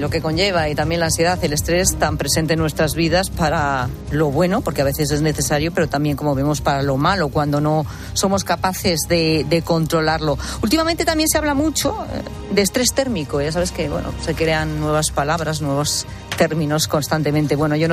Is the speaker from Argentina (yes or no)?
no; Maide, Castile and León, Spain; en mi tierra, con estos 37 grados que marca Zamora Capital. 37 grados también en mi pueblo, en Maide, que es algo nunca visto.